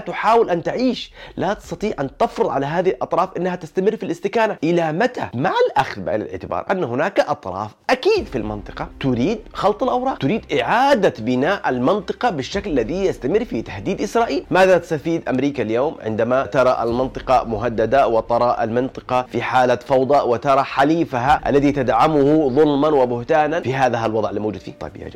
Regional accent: Palestine; أنا كفلسطيني أو كعربي أو كمسلم أو كشخص ينتمي إلى هذه الرقعة الجغرافية

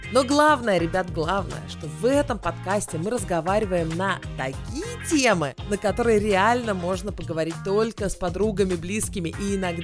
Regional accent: Russia; also born or lived in Israel; now in Stockholm, Sweden; мы живем в Стокгольме. Я из России, Израиля, Юля из Эстонии.

